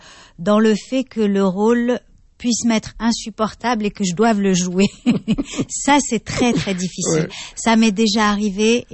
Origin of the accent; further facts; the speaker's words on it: Algeria; moved away; je suis partie d'Algérie parce que j'avais envie de jouer sans censure et de choisir ce que j'avais envie de faire.